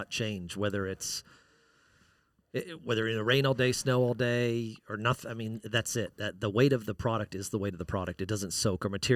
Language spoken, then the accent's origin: English; Wyoming, United States; I was born and raised in Wyoming. Grew up on ranches.